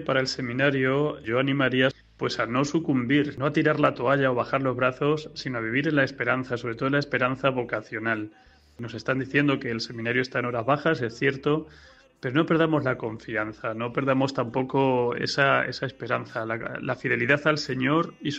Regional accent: Bolaños de Calatrava, Castilla-La Mancha, Spain; also born or lived in Ciudad Real; Aunque nací en Ciudad Real, soy de Bolaños de Calatrava.

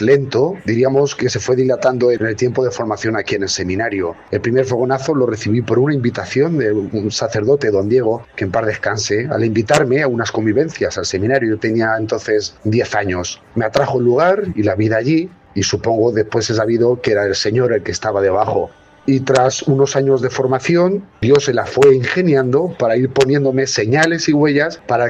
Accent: Villahermosa, Castilla-La Mancha, Spain; born there; Nací en Villahermosa un 19 de diciembre de 1984.

